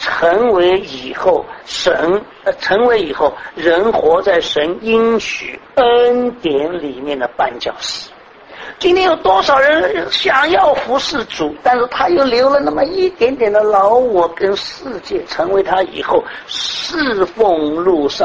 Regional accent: Shanghai, China; 我们上海人说，那里头的儿子自己的好

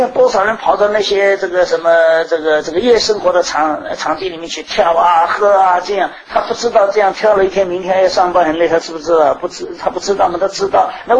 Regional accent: China; 我们中国人今天讲畜类是骂人的话

